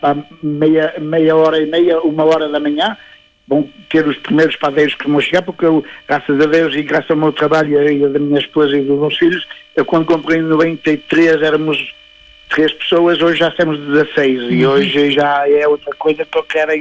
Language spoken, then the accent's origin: Portuguese; Fafe, Braga, Portugal; Eu sou de Faf, a terra mais bonita de Portugal.